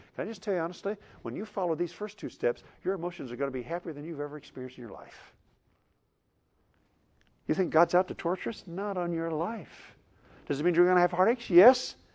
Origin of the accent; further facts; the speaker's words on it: Iowa, United States; She's from Indiana, I was from Iowa, so we had not known each other.